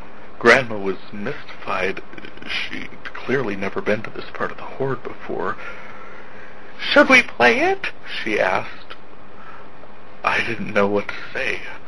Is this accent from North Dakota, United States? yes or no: yes; North Dakota, United States; I am from North Dakota